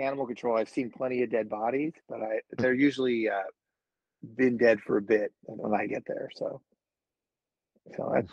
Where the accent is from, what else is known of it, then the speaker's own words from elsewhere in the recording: New Jersey, United States; I mean, I grew up in North Jersey and then I never had horses.